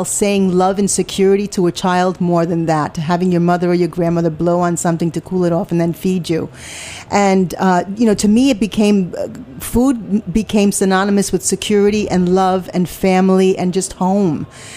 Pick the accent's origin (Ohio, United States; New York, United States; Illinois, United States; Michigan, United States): New York, United States; Staten Island; also born or lived in Brooklyn; I went to high school in Staten Island.